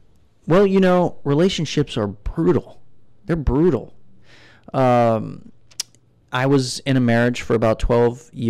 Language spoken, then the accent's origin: English; Steubenville, Ohio, United States; She's from Steubenville, too. She's from my hometown. So there's this sort of built-in understanding about who we are, where we come from